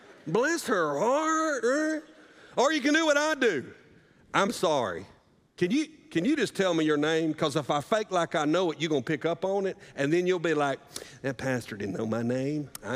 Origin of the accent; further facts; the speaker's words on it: Southern United States, United States; You can do one of two things as a Southerner.